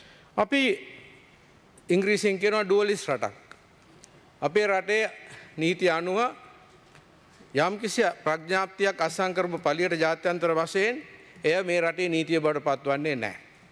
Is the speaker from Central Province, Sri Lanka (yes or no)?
yes; Kandy, Central Province, Sri Lanka; මම මහනුවර පළාතේ කෙනෙක් නිසා ඒ පළාතේ ඉපදිලා හැදිනු වැඩන කෙනෙක් නිසා